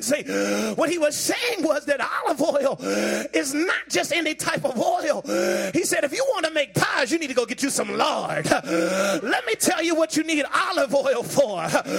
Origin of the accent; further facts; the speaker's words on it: Virginia, United States; I'm from Virginia. I'm from Virginia. I'm getting ready to get out. I'm from Virginia